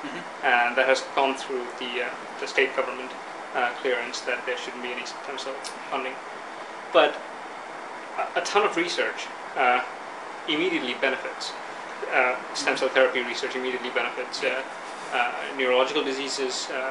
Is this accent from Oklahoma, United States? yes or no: yes; Oklahoma, United States; So I'm from Oklahoma, in the States, which is the buckle of the Bible Belt region.